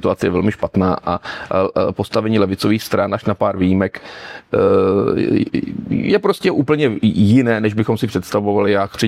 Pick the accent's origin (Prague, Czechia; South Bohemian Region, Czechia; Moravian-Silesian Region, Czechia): South Bohemian Region, Czechia; Přední Výtoň; also born or lived in Kaplice; now in Česká Třebová, Czechia; A pak jsem se zase nějakou záhadou ocitl v České Třebové, kam se rodiče přestěhovali. Takže já mám pražskou krev, narodil jsem se v jižních Čechách a žiju v Pardubickém kraji. Jsem takový českoběžný.